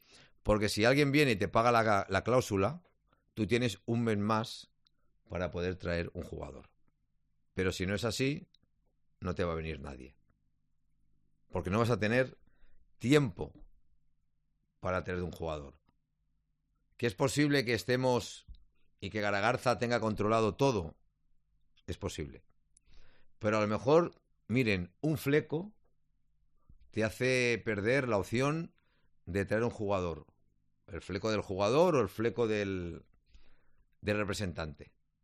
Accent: Spain; yo como español

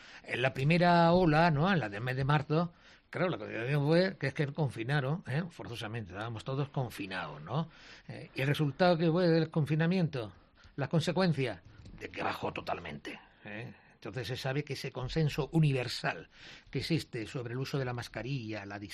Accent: Granada, Andalusia, Spain; somos granadinos, nos conocemos, hemos estado aquí toda la vida

